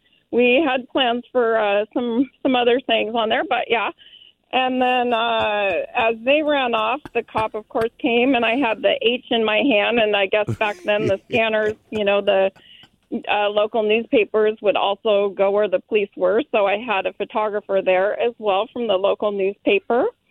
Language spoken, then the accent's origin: English; Bremerton, Washington, United States; Kitsap County, Bremerton area.